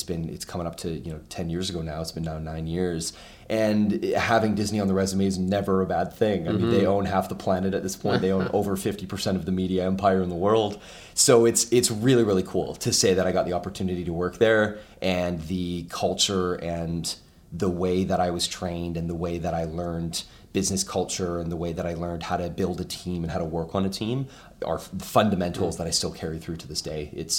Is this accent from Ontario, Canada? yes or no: no; Kelowna, British Columbia, Canada; I've been born and raised in Kelowna pretty much my entire life. So I moved here when I was 2 years old. Myself and my sister, who's 2 years older than me, we were raised by a single mom. And I've gone to school here